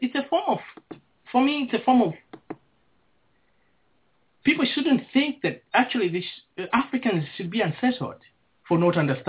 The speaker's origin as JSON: {"language": "English", "country": "Malawi", "tie": "born or raised there", "said": "I grew up in Malawi after, in Malawi around 2000."}